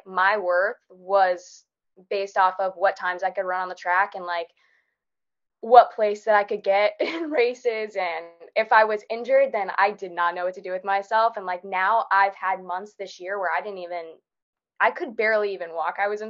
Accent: Florida, United States; which is actually in Florida, and I am from Florida.

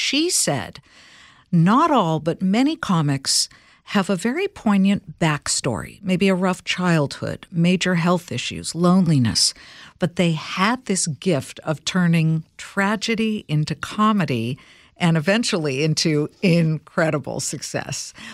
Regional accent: Los Angeles, California, United States; I grew up in Los Angeles where everyone, except me it seemed, wanted to be in it.

